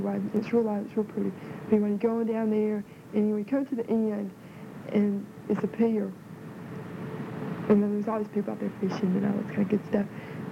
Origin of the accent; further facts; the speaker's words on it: Florida, United States; born there; I was born on June 26, 1958 in Central Florida.